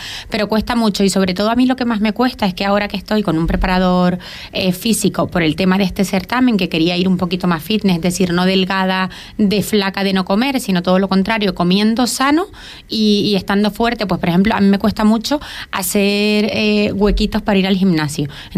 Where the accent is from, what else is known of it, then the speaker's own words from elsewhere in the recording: Canary Islands, Spain; yo, como buena canaria, soy morena